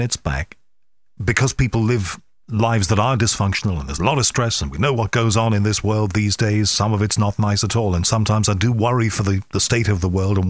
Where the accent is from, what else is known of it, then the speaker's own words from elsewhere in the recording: Liverpool, North West England, United Kingdom; I was brought up in Liverpool, just an ordinary kid.